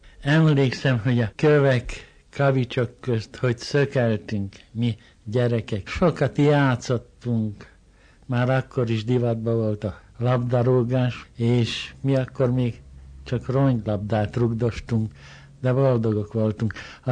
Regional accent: Plešivec, Košice Region, Slovakia; Ott, ahol én születtem és éltem gyermekkoromban, Pelsőcön, Gömörben, a hegyek között

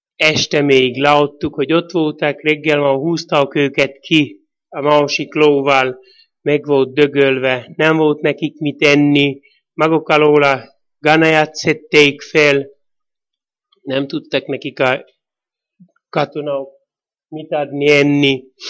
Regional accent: Jablonec, Slovakia; Gyerekkoromban itt Jabloncon születtem. Gyerekkorom elég nehéz volt, négyen voltunk testvérek, apukám földműves volt

